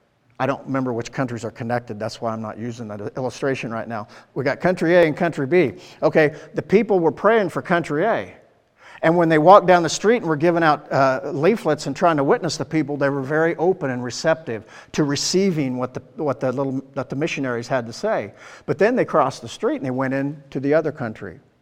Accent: Iowa, United States; I'm a hillbilly from Southern Iowa

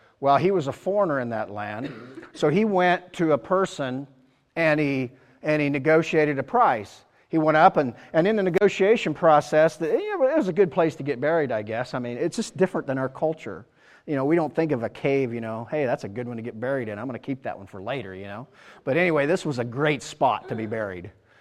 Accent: United States; You and I have dual citizenship. I am an American, but I'm also a Christian.

